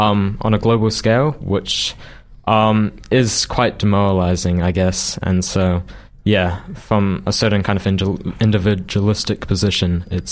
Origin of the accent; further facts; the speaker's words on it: Nelson, New Zealand; born there; also born or lived in Auckland; now in Dunedin, New Zealand; I was born in Nelson. I spent quite a few years in Auckland before moving to Dunedin mainly, and I spent the past 6 or 7 years here in Dunedin.